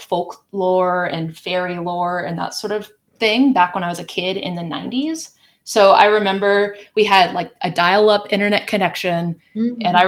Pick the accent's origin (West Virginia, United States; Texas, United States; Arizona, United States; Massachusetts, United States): Texas, United States; And also I grew up in Texas and I knew people who were like very religious and believed in demons.